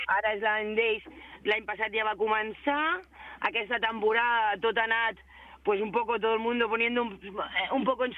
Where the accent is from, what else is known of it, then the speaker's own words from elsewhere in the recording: Olesa de Montserrat, Catalonia, Spain; Jo que soc d'Olesa, que també som un poblet